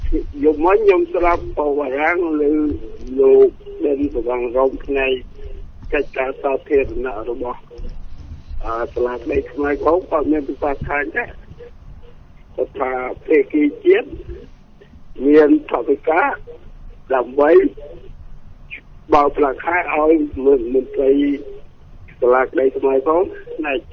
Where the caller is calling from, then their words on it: Kampong Cham, Cambodia; ខ្ញុំទូរស័ព្ទពីកំពង់ចាមទៅបង